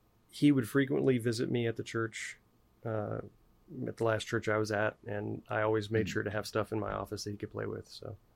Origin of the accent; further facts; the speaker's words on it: Wichita, Kansas, United States; So I was raised in Wichita. Got married in Wichita. We had our first three children in Wichita.